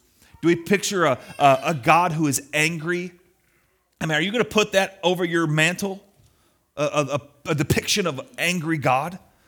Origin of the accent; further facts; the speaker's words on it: Detroit, Michigan, United States; So growing up, I grew up in the Detroit area downstate, and we had a lot more weather than we do here.